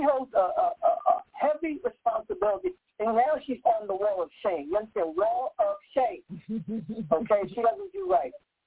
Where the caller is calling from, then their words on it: New York, United States; because I'm calling from New York